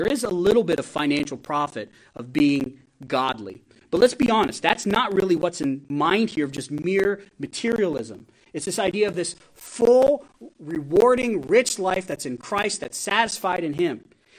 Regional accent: Gillette, Wyoming, United States; I was thinking this morning of my hometown as I was praying for my dad as he's getting ready to preach this morning in Gillette, Wyoming.

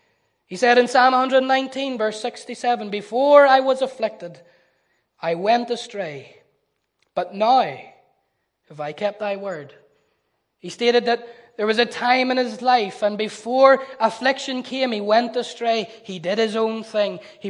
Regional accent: Newtownards, Northern Ireland, United Kingdom; He was from Newtownards. He was from my hometown. In fact, he was reared just a few streets away from where I was born and where I was brought up.

